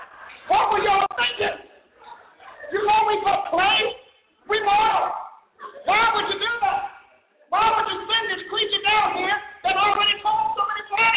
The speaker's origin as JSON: {"language": "English", "town": "Newark", "region": "New Jersey", "country": "United States", "tie": "born there", "said": "I'm going to go back to my North roots. You know, I'm born from Newark, New Jersey."}